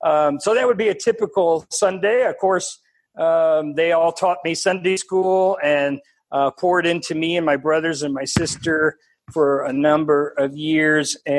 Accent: San Antonio, Texas, United States; born there; I was born in San Antonio, Texas, the youngest of six kids.

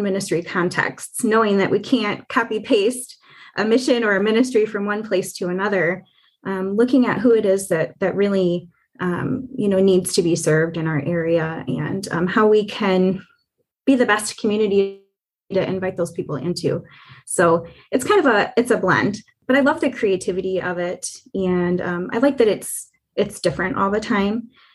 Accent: Lexington, Michigan, United States; I am from Lexington, Michigan. My family and I live at Blue Water Campground, which is right on Lake Huron.

